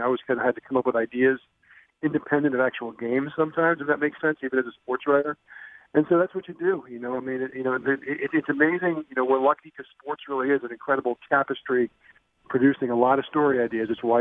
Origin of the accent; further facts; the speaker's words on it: New York, United States; our hero for a lot of us who played basketball growing up on Long Island was Matt Doherty.